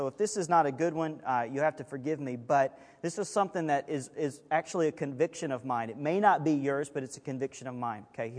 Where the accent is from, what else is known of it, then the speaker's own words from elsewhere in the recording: Alabama, United States; I grew up, born and raised in Alabama.